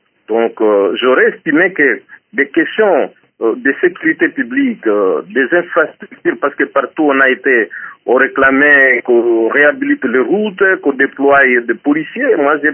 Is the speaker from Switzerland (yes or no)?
no; Walikale, North Kivu, DR Congo; j'ai été élu à Goma, mais je suis originaire de Walikale.